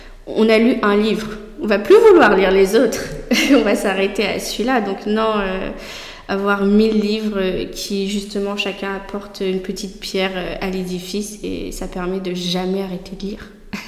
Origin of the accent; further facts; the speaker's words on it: Bordeaux, Nouvelle-Aquitaine, France; Oh, je suis originaire de Bordeaux